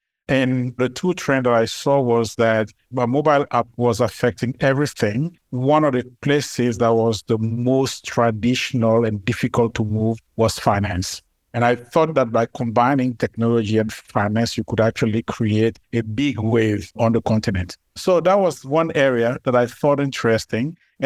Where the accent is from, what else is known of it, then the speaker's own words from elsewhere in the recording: Côte d’Ivoire; So I'm originally from Cote d'Ivoire, and I did my primary education in Cote d'Ivoire